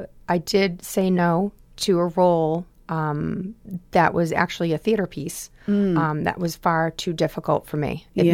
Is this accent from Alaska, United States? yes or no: no; Boston, Massachusetts, United States; accent: Boston; And I've been fortunate enough to use my Boston accent. It has really secured me a lot of roles.